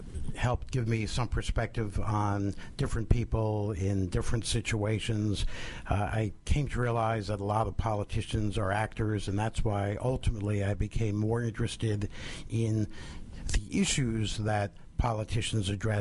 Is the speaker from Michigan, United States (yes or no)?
no; New Jersey, United States; From Bergen County, New Jersey, outside of New York City.